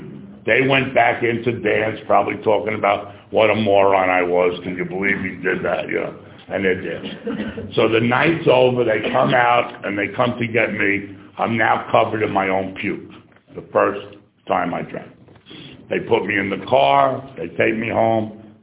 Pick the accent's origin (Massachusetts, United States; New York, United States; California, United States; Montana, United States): New York, United States